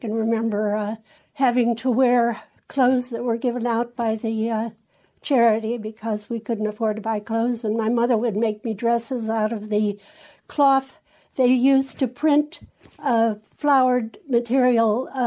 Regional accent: Minnesota, United States; born there; Yes, I was born in Minnesota in 1933 on a farm. No electricity, no indoor plumbing. The facilities were an outhouse back in the woods, and believe me, in a Minnesota winter, you'd remember that.

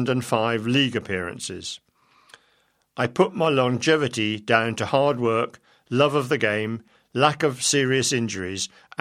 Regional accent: Leicester, East Midlands, United Kingdom; Playing for England at all levels, from schoolboys through to international, while at my hometown club, Leicester City, playing for England in 3 World Cups

